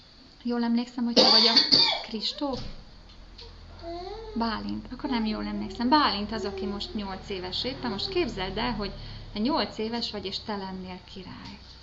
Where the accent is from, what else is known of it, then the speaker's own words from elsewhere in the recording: Csepreg, Vas, Hungary; és Csepregről jöttem az ottani gyülekezetünkből